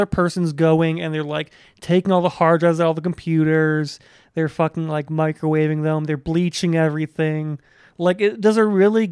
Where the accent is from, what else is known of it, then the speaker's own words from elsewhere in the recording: Lakewood, United States; Like, look, I'm from Lakewood, and I'm Polish. My entire blood screams, it's okay if it snows.